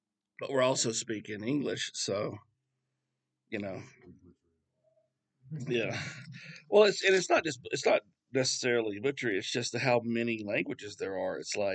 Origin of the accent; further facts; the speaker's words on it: the South, United States; I'm from the South too, which is a 14th problem.